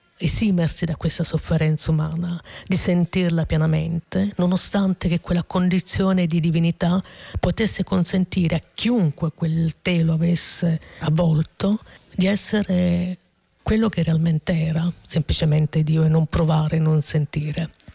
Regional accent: Brindisi, Apulia, Italy; vengo da Brindisi, come le dicevo prima, che è una città di porto, che è Salento, che è Normannia, Borboni, che è un luogo in cui i popoli sono arrivati, da cui i popoli sono partiti.

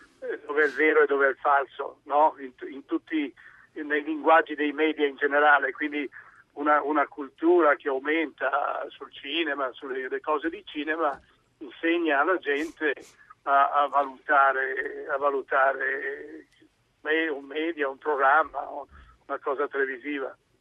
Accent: Friuli-Venezia Giulia, Italy; Ma intanto sono friulano, sono carnico e friulano

